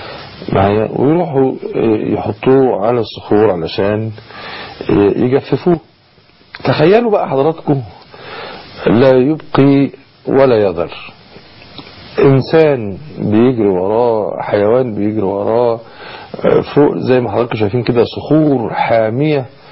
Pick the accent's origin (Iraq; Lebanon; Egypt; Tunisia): Egypt